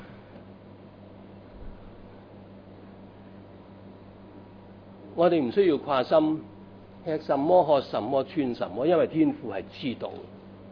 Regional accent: Hong Kong; 我哋香港人食嘢係咪？

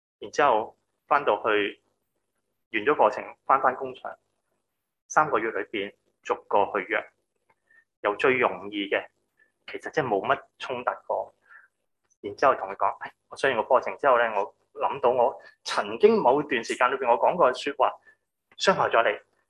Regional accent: Hong Kong; 我哋香港人学嘅英文咧系好办公室嗰啲好荒谬嘅英文嚟。

